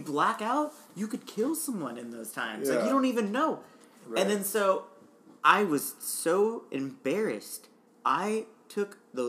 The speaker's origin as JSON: {"language": "English", "country": "United States", "said": "I'm an American."}